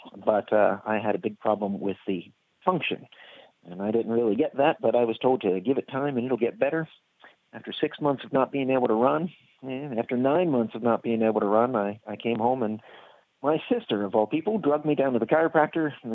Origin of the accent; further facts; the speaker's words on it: Florida, United States; moved away as an adult; now in Australia; Brisbane would be the biggest city there, and spent the last 16 years there because I'm from Florida and I like the tropics or the subtropics.